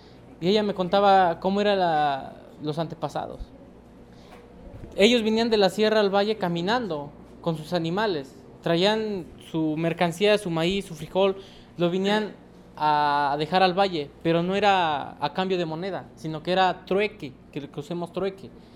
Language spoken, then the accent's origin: Spanish; Xoquitlán, Mexico; yo sé hablar el náhuatl. Y yo estoy orgulloso de que lo sé hablar. Y fíjense, yo soy de Xoquitlán